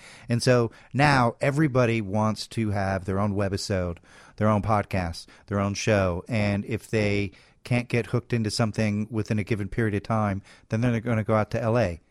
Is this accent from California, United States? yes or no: no; Oak Park, Illinois, United States; Well, I grew up in Oak Park, and so Chicago is like my hometown.